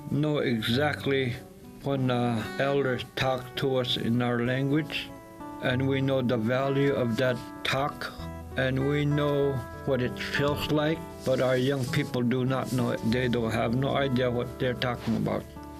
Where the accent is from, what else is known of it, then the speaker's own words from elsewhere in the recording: King Island, Alaska, United States; I was adopted and raised by … of King Island here in Nome, but I was raised on King Island.